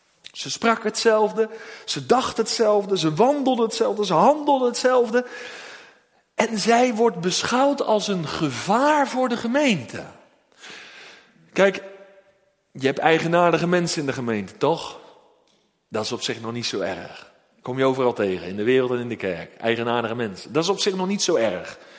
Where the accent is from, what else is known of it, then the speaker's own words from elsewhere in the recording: Netherlands; En moeten we als Nederlanders wat meer naar buiten gaan.